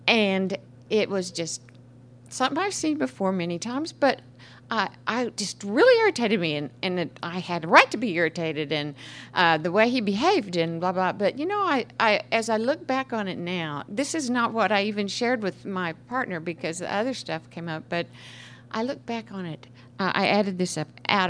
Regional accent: Oklahoma, United States; from Oklahoma, and a compulsive eater.

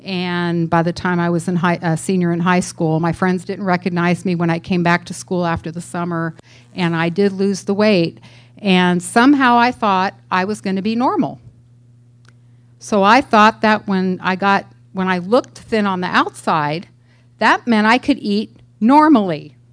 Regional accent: San Francisco, California, United States; We had wood floors in our house. I grew up in San Francisco. We had some wood stairs, and they creaked

